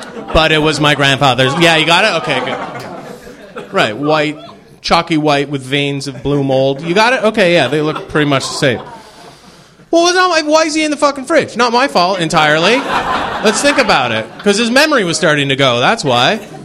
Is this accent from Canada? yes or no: yes; Canada; I'm from Canada originally